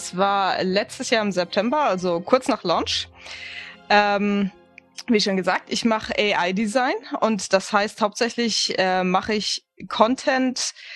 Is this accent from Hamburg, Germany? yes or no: no; Mainz, Rhineland-Palatinate, Germany; Ursprünglich bin ich aus Mainz, bin also ein echtes Mainzer-Mädchen.